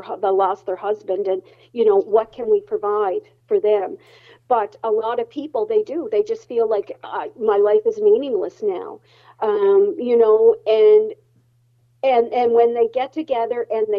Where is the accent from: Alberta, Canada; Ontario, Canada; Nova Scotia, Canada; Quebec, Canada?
Nova Scotia, Canada; Glace Bay; But I'm from Glace Bay, but it's happening in Sydney.